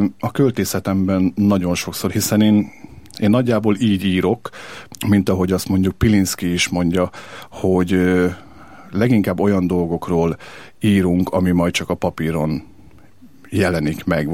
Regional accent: Hajdúdorog, Hajdú-Bihar, Hungary; born there; Gyerekkoromban én Hajdúdorogon születtem egy mélyen vallásos kis faluban, akkor még falu volt.

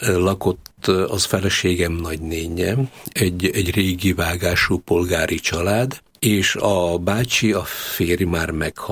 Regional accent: Šahy, Nitra Region, Slovakia; a szülőhelyem Ipolyság, ez az Ipoly mellett a magyar-szlovák határon van, a szülőfalum egy Kóvár nevű község, 4 kilométerre Balassagyarmattól, de a csehszlovák oldalon. Egy jó magyar családba születtem

